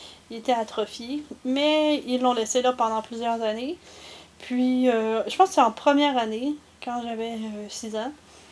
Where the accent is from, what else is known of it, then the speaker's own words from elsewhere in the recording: Henryville, Quebec, Canada; also born or lived in Laval; Je suis née à Sainte-Justine, on habitait à Laval, okay. Et en 83 on avait déménagé à Henryville.